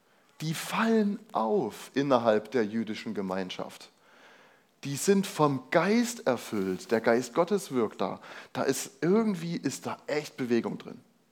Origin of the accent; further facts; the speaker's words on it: Germany; das ist völlig egal, woher ich komme, ob ich aus Deutschland